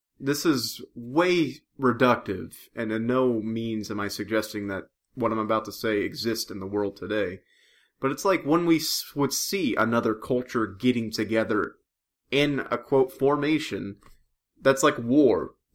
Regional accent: New Orleans, Louisiana, United States; You know what's weird? I grew up in New Orleans.

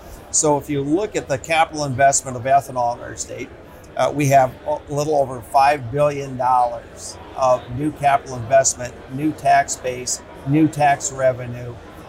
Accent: Nebraska, United States; So Nebraska Farmers Union, and the fact that I'm from Madison County may have had a little something to do with it

